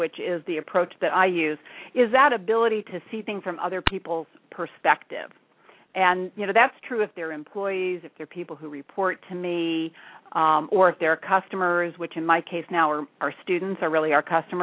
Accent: Pennsylvania, United States; also born or lived in Philadelphia; And then I moved from Philadelphia back to my hometown about the mid-80s, and my hometown is in central Pennsylvania.

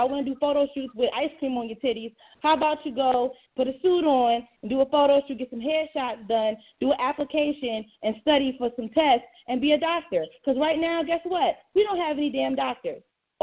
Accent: Philadelphia, Pennsylvania, United States; and I went to a couple of them schools because I'm from West Philly

